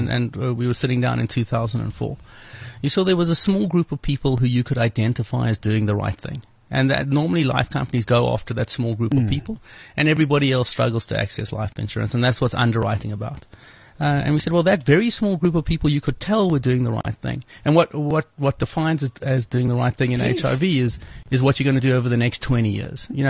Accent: Cape Town, Western Cape, South Africa; So I grew up in Cape Town.

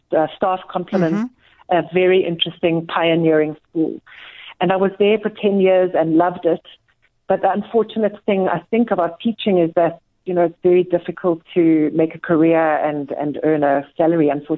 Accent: Cape Town, Western Cape, South Africa; I grew up in Cape Town, Nompumalolo

